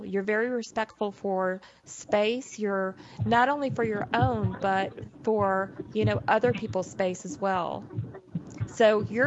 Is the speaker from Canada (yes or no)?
no; the South, United States; I don't talk very fast. I'm from the South.